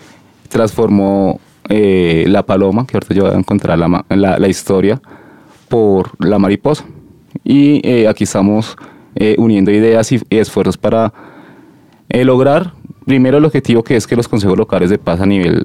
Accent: Bogotá, Colombia; also born or lived in Quindío; Vengo trabajando temas de paz desde el Quindío. Soy de Bogotá, pero por razones personales y familiares tuve que emigrar allá.

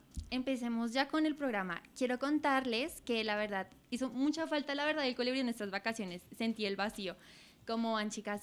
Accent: Colombia; en el que nosotros estamos también como colombianos precisamente.

